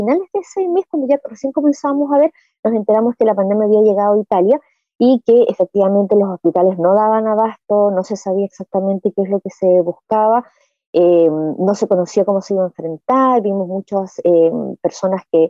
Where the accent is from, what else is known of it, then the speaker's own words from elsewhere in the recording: Ancud, Los Lagos, Chile; yo vivo en Chiloé, soy de Chiloé, vivo en Ancud